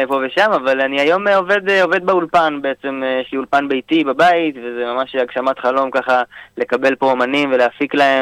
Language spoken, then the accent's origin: Hebrew; Jerusalem, Jerusalem District, Israel; אני בן 25, אני מירושלים